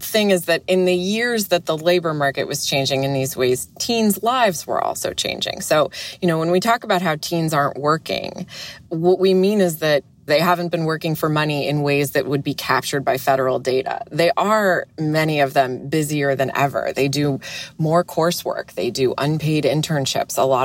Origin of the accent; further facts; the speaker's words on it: Illinois, United States; I worked in the AV department of the public library in the town I grew up in Illinois.